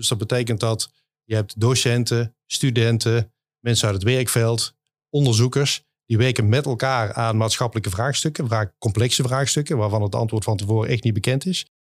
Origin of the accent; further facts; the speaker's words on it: Zaltbommel, Gelderland, Netherlands; Want ik kom zelf eigenlijk helemaal niet uit Eindhoven. Ik kom uit Zaltbommel, daar woon ik. Ik ben 6 jaar geleden hier naar Eindhoven gekomen.